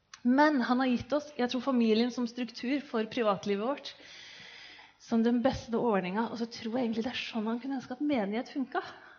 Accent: Kristiansand, Agder, Norway; accent: Hannevikåsen dialect; for jeg kommer fra Hannevikåsen. Jeg har den veldig særegne Hannevikåsen-dialekten, som dere hører. Men altså kristiansander, og har gått på Oksvik videregående, og brukt mye ungdomstiden min på Flekkerøya, faktisk.

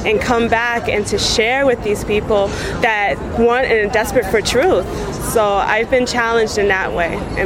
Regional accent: Queens, New York, United States; from Queens, New York.

